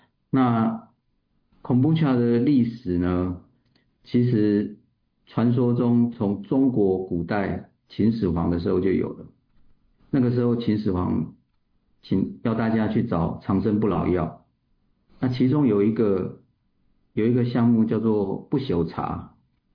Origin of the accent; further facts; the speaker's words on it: Keelung, Taiwan; 那我是一个土生土长的基隆人，那一直住在基隆